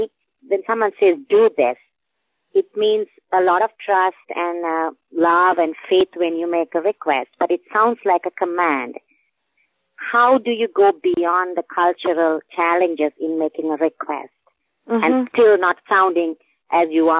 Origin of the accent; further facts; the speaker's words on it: Los Angeles, California, United States; Yes, hi. I'm from Los Angeles.